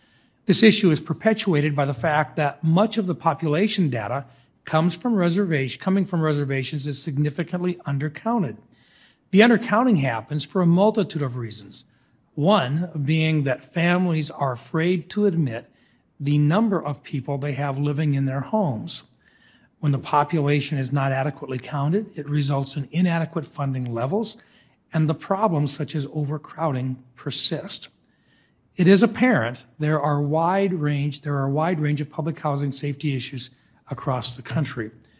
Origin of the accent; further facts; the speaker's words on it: South Dakota, United States; Ms. Sharon Vogel from my home state of South Dakota